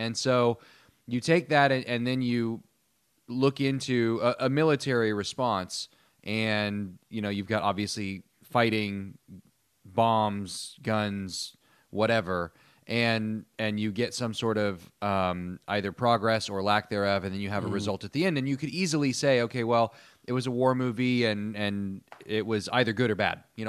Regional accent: Indiana, United States; Well, as I've mentioned before, I'm from the Midwest, I'm from Indiana, so I was in the same time zone

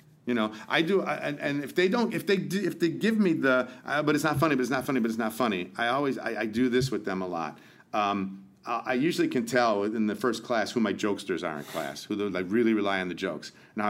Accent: Chicago, Illinois, United States; You know, I grew up in Chicago.

